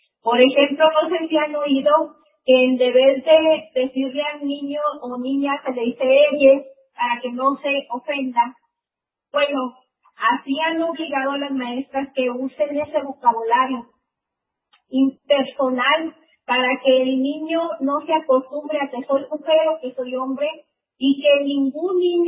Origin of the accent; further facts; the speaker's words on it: Mexico; nosotros como mexicanos tenemos un contacto muy directo con los maestros.